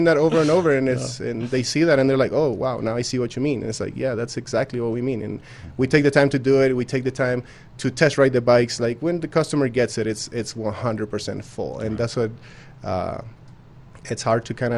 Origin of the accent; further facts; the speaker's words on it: Chile; I am from Chile. I'm from Chile, all the way down in South America.